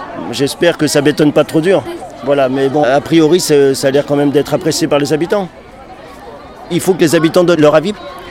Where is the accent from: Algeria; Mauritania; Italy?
Algeria; now in France; Il y avait les gens comme moi qui venaient d'Algérie. Moi, j'étais rapatrié d'Algérie, français d'Algérie.